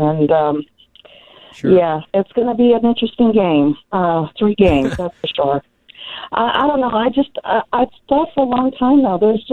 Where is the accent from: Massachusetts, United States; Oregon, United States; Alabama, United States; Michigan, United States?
Massachusetts, United States; Boston; now in California, United States; I grew up in Boston, and Boston's in my blood